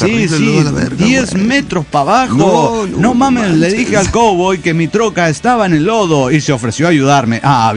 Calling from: Zacatecas, Mexico; de Zacatecas, México.

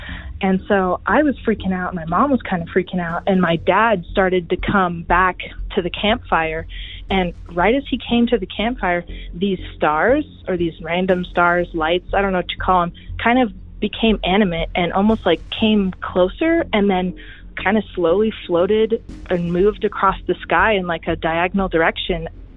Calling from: Bremerton, Washington, United States; I'm from Bremerton, Washington, and this is my backyard UFO story.

